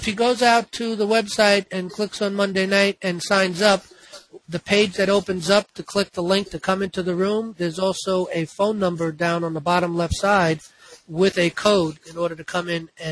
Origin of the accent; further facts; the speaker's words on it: New York, United States; I happen to know because I'm from the Bronx and I've been in Bergen County many times.